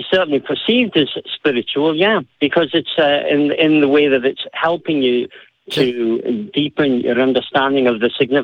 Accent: Scotland, United Kingdom; first language English; now in Norway; That's right. I'm Scots, so my mother tongue is English.

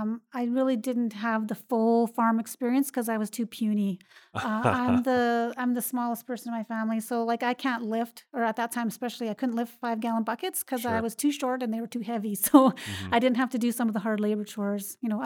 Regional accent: Calgary, Alberta, Canada; also born or lived in Pincher Creek; And then I moved to Calgary, where I lived in a number of places. I only remember an apartment in Malin Heights was the last place I remember living.

